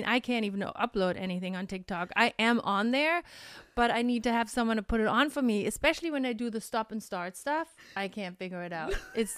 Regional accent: Germany; we're potato heads from Germany, so we have different kind of potatoes.

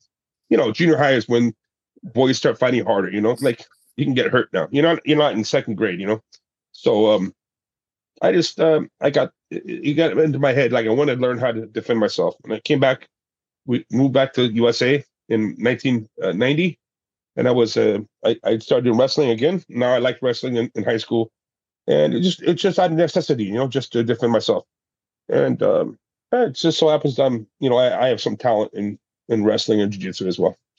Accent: Venezuela; also born or lived in Panama; I grew up in Venezuela and Panama. My dad was a Marine. I got a lot of fights just because I looked different. I didn't speak Spanish at the time.

